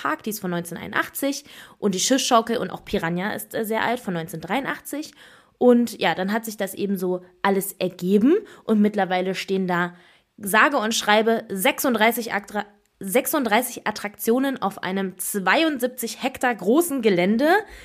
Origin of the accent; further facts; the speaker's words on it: Harz, Germany; ich komme aus dem Harz und da gab es so einen Märchenwald